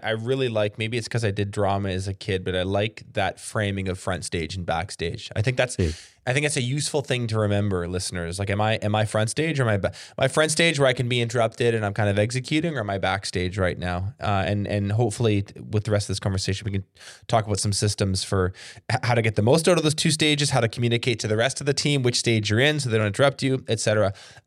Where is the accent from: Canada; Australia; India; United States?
Canada; I am Canadian.